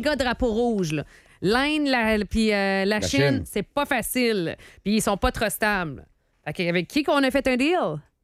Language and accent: French; Canada; là, chez nous, au Canada